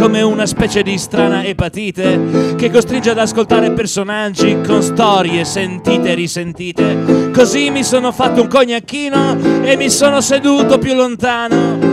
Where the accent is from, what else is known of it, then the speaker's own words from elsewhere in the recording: Emilia-Romagna, Italy; Vengo dalla Romagna